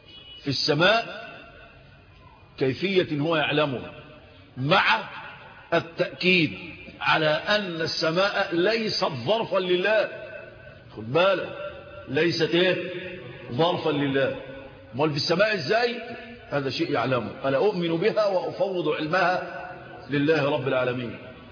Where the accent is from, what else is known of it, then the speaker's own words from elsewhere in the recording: Egypt; في الدلتا عندنا في مصر